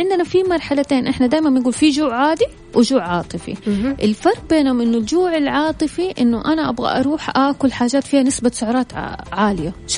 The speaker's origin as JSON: {"language": "Arabic", "country": "Saudi Arabia", "said": "وهذه دائما مسببة أزمة عندنا في السعودية."}